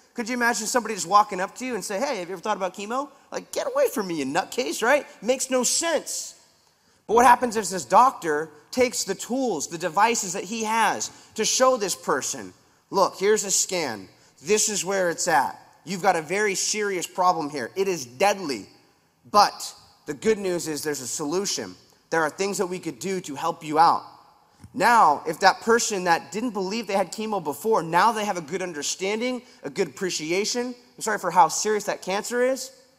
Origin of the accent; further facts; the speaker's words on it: Huntington Beach, California, United States; I'm from Huntington Beach, and that's Ray's stomping grounds.